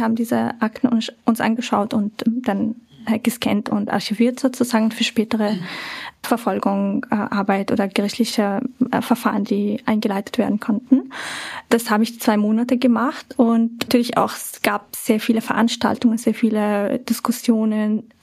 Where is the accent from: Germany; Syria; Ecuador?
Syria; now in Vienna, Austria; wie schön das war für mich als Syrerin, die jetzt aus Wien gekommen ist.